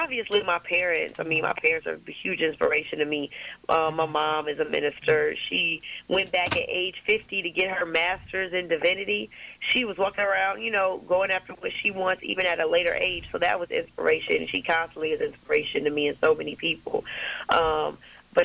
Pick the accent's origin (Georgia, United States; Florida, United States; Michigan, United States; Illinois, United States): Illinois, United States; Chicago; because I come from Chicago where we play cards